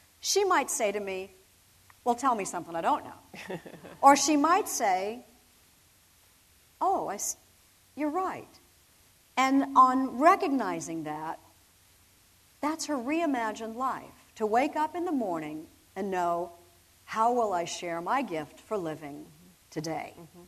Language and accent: English; Midwest, United States; I'm from the Midwest.